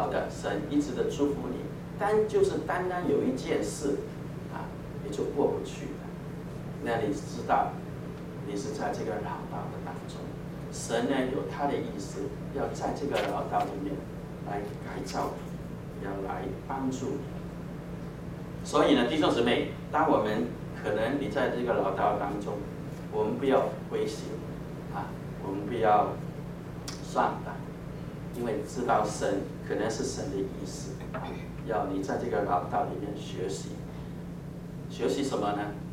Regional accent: China; 我们中国人，我小的时候跟这小孩朋友就常常玩一个玩游戏

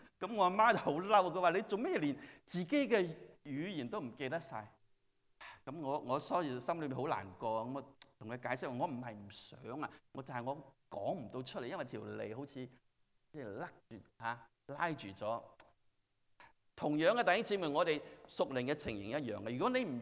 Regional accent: Chaozhou, Guangdong, China; now in United States; 有啲人知道我係潮州人吓，咁赵牧师亦都係潮州人。但係呢，我而家呢个情形，我潮州话嘅程度係咩呢？就係我哋听下冇嚟打识听唔识讲。点解呢？因为我嚟咗四十几年，

